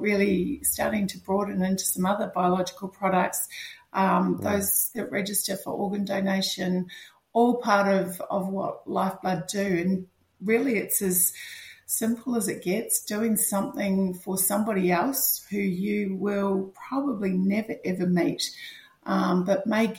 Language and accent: English; Wellington, New Zealand; So I come from a small town, Wellington, New Zealand.